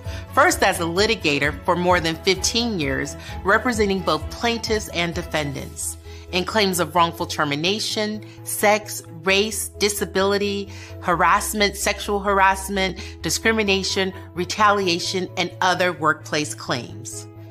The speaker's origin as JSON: {"language": "English", "town": "Birmingham", "region": "Alabama", "country": "United States", "tie": "born or raised there", "said": "where I had the opportunity to grow up until I was 9 years old. And I always start there because growing up in Birmingham, growing up in the South was really pivotal for me"}